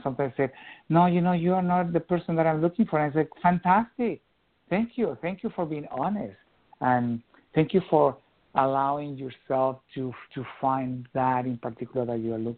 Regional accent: Mexico; now in Portland, United States; I'm from Mexico, and that's the way that I spell my name.

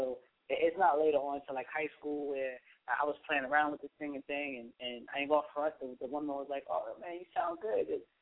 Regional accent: Queens, New York, United States; I'm from Queens.

